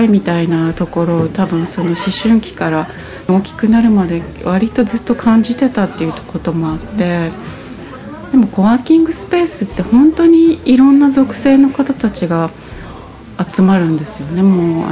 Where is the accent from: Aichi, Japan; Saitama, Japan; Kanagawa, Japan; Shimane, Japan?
Shimane, Japan; Masuda; also born or lived in Hiroshima / Tokyo / Matsue; 生まれた時はもともと広島にいて、でもほとんど島根ですね。出雲にずっといたっていうわけではなくて、小さい頃は増田で育ってるので、中学2年ぐらいまでは。なのでちょっと自分の中では西部と東部のハイブリッドだと思ってるんですけど